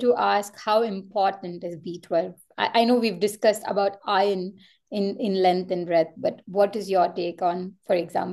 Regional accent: South India, India; But I was born and raised in South India.

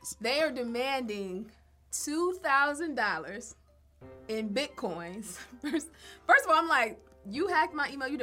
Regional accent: Detroit, Michigan, United States; I'm from Detroit.

